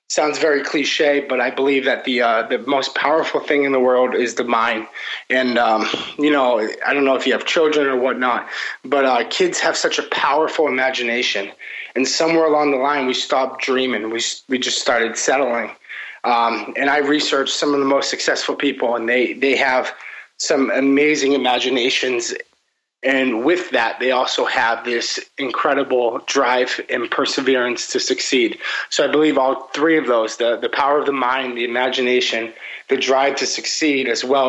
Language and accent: English; Massachusetts, United States; also born or lived in Vermont; now in Miami, United States; Personally, I'm in Miami right now. Not always a tropical weather type of guy. I grew up in Massachusetts. I went to college up in Vermont. I went to grad school in Vermont.